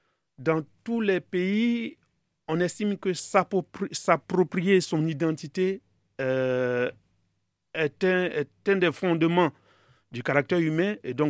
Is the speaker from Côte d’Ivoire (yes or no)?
yes; Côte d’Ivoire; now in Benin; Mais je venais de la Côte d'Ivoire, j'arrivais au Bénin, c'était pas forcément la même chose.